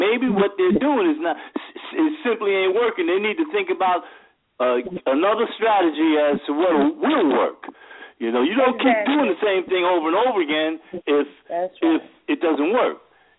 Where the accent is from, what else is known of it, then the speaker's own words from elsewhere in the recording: New York, United States; I witnessed this growing up in New York.